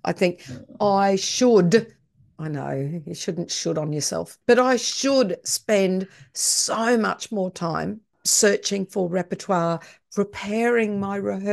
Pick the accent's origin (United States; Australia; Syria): Australia; maybe I love it because I'm Australian.